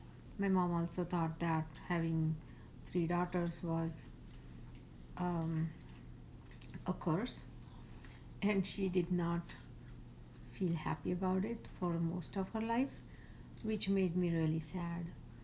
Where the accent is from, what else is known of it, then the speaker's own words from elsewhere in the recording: Mumbai, Maharashtra, India; Well, my childhood was in India. I grew up in Mumbai, the economic capital of India.